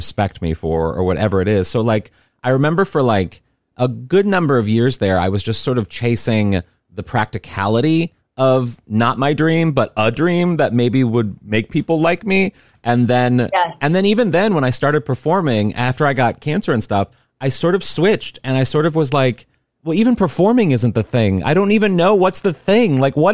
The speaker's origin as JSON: {"language": "English", "town": "St. Louis", "region": "Missouri", "country": "United States", "said": "but I had like that Midwest, we're both from St. Louis."}